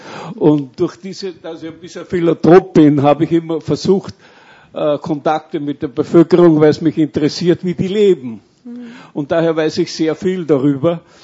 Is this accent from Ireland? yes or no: no; Austria; Habe ich gesagt, ana nem sau, ich bin Österreicher.